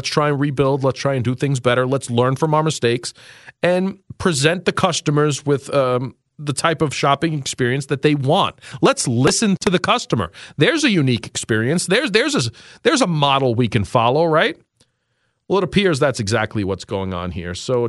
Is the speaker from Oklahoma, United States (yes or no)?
no; New York City, New York, United States; Rockaway Beach, which was the closest beach growing up in New York City and Queens, where we used to go all the time